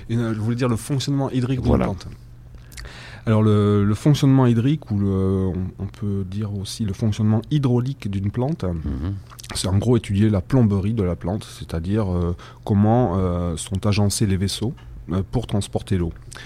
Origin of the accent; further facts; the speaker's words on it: Nouvelle-Aquitaine, France; je suis du Lot-et-Garonne, pas très bien, mais j'ai effectué mes études à Bordeaux